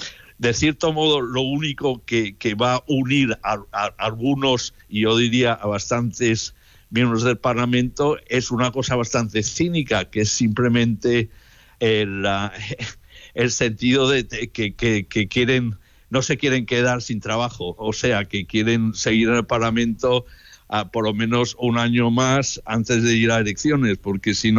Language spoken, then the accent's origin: Spanish; United Kingdom; yo cada vez que voy a España, como británico, tengo que hacer una gran cola para entrar